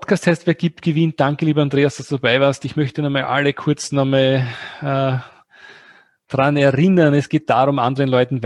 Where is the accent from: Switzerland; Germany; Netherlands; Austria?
Austria; sagt man bei uns in Österreich